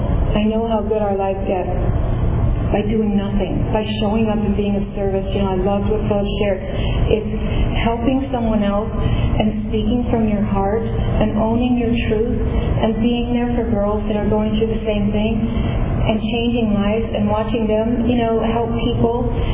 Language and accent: English; Italy; I'm a girl from Italy.